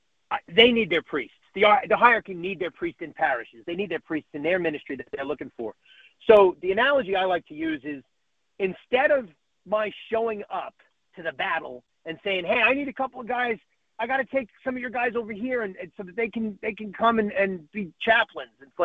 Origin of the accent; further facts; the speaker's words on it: Staten Island, New York, United States; he spent a lot of time where I grew up in Staten Island, New York